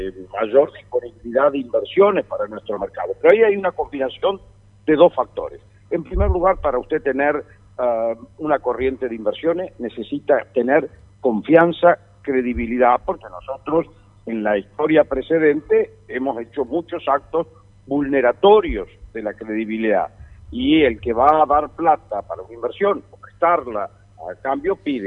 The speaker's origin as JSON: {"language": "Spanish", "country": "Argentina", "said": "Esto sin perder identidad como argentino"}